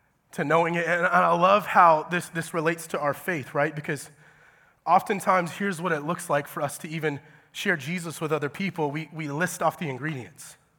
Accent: Georgia, United States; I'm from Georgia, okay? So this isn't a thing there.

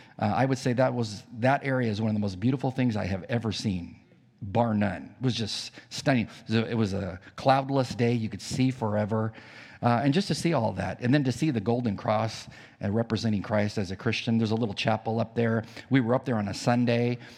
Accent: United States; And I grew up on the Mexican border

